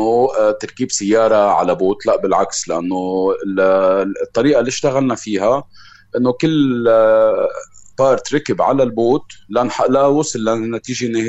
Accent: Lebanon; شاب لبناني خلقت وعشت بلبنان ومصمم أني أخلص عيشتي بلبنان.

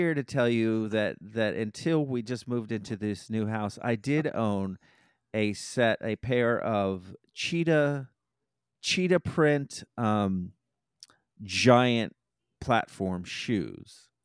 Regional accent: Miami, Florida, United States; Now, I'm from Miami, but I had never, up to that point, I had never gone to a Pride parade in Miami.

